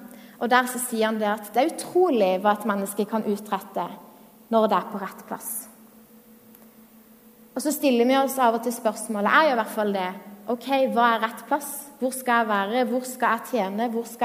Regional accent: Konsmo, Agder, Norway; presten hjemme i kirka lyste der jeg vokste opp i Konsmo kirke.

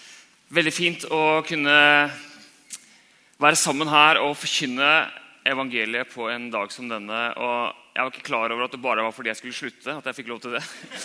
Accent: Larvik, Vestfold, Norway; Jeg hadde alltid siste etappen på speiderstafetten hjemme I Larvik

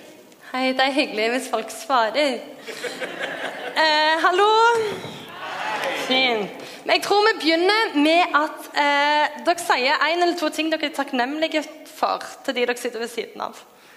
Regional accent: Klepp, Rogaland, Norway; now in Oslo, Norway; Jeg er fra Klepp.

